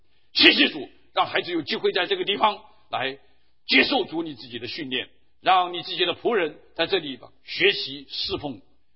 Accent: China; 我们中国人叫炉火纯青啊

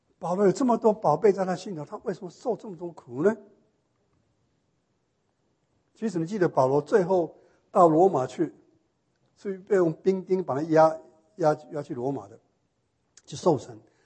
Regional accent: Taiwan; 有时候我记得小时候在台湾呢

